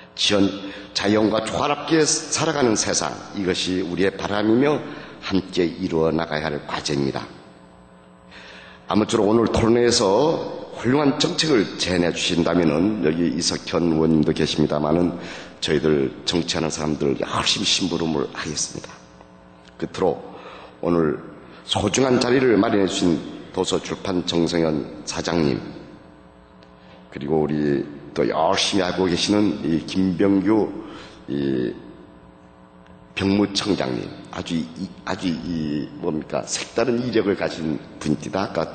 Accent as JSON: {"language": "Korean", "region": "Jeju", "country": "South Korea", "said": "이 세계에서 가장 아름답고 깨끗하다는 제주도 출신 국회의원"}